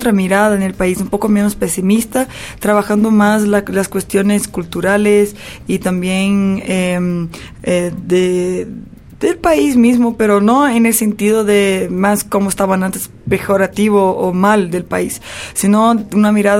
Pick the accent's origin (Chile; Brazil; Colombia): Brazil; Rio de Janeiro; born there; Spanish is a second language; Yo nací en Río de Janeiro, pero hoy vivo en una ciudad un poco más alejada, hora y media más o menos de Río.